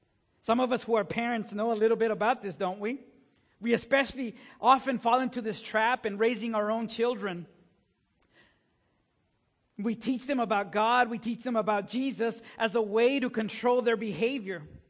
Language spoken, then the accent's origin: English; Texas, United States; If you're from West Texas, you know what they are, right? I grew up out in West Texas. We don't have trees.